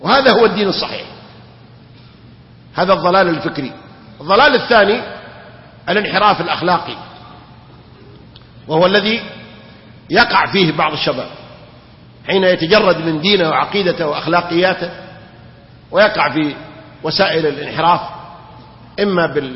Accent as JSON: {"language": "Arabic", "country": "Saudi Arabia", "said": "ما عندنا في المملكة العربية السعودية قبر واحد يطاف به أو يعبد من دون الله."}